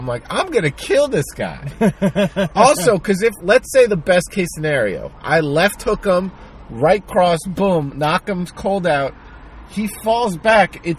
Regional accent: New Jersey, United States; I'm from New Jersey. When I see shit, I call it out.

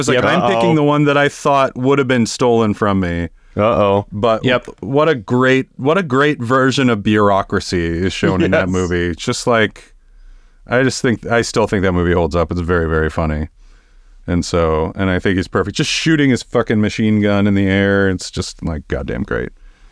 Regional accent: South Dakota, United States; it was one of the first live taping of anything any of us had ever seen, growing up in South Dakota

